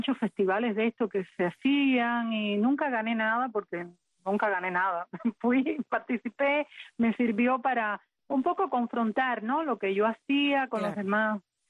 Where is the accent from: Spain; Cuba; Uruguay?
Cuba; Bauta, Artemisa; mi pueblo es un pueblo pequeñito, un pueblo de campo que está en las afueras de La Habana, lo que era antiguamente Bauta, un pueblito pequeño